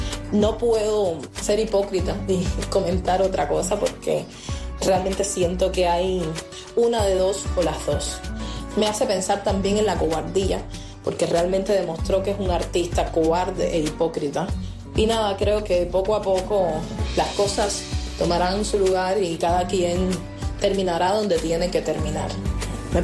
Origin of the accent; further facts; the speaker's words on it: Guantánamo, Cuba; soy actriz y activista cubana, soy exactamente de Guantánamo, soy guantanamera.